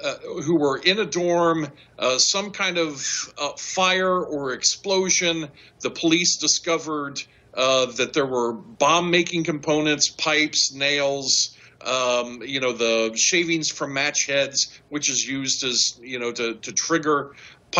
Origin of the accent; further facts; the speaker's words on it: Columbus, Ohio, United States; we saw it with the attack in my hometown of Columbus just last month